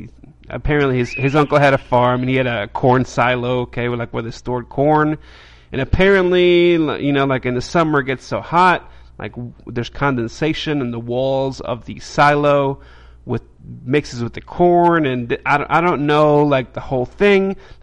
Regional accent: New York, United States; When I grew up in New York, it was called N-word rigging.

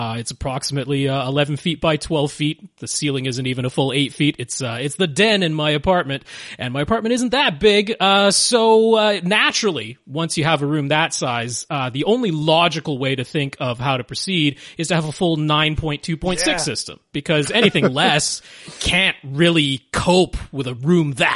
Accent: Canada; And being a Canadian, Anthem's in a Canadian company.

